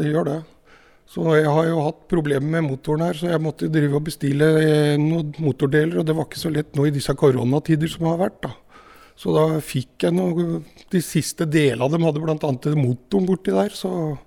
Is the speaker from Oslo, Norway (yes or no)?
yes; Oslo, Norway; jeg kom jo egentlig fra Oslo